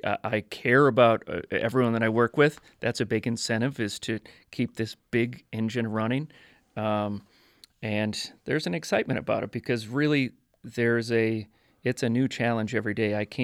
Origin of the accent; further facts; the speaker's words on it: Montana, United States; we would kind of have to whisper that we're from Montana.